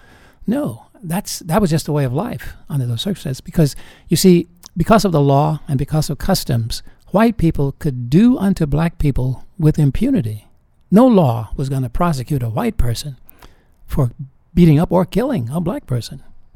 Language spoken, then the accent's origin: English; Little Rock, Arkansas, United States; growing up in Little Rock, under those very harsh circumstances, legalized segregation